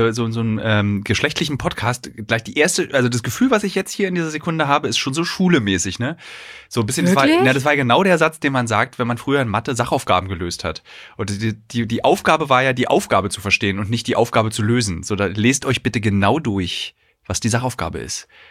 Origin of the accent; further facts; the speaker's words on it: Berlin, Germany; also als Berliner war das noch nie so